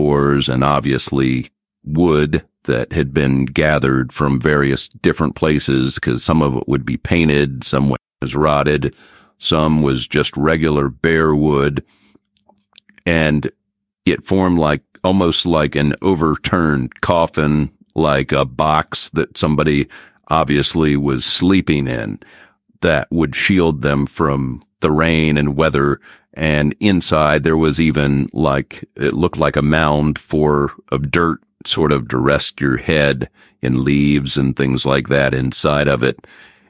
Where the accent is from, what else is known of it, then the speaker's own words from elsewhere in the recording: West Virginia, United States; when I was a boy growing up in West Virginia. It was 1975, and I was 10 years old